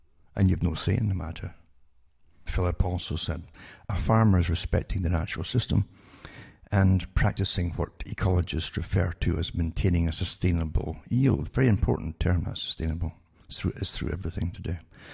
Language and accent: English; United Kingdom; because I grew up in Britain